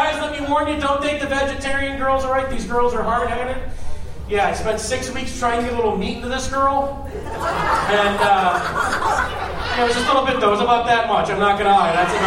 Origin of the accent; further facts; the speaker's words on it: Detroit, Michigan, United States; So I go to Cleveland, I say I'm from Detroit, and a guy comes up to me after the show.